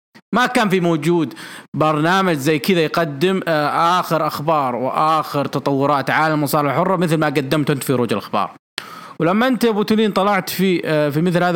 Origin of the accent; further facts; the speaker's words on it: Saudi Arabia; لمعارك بين النخب المثقفة عندنا في السعودية